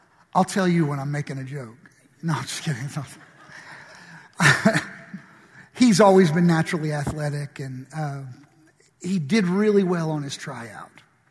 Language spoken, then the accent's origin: English; Paducah, Kentucky, United States; now in Mattoon, United States; When the Lord called us to go, we moved to Mattoon from Kentucky, where we're from, in a little town called Paducah. We moved to central Illinois, to Mattoon.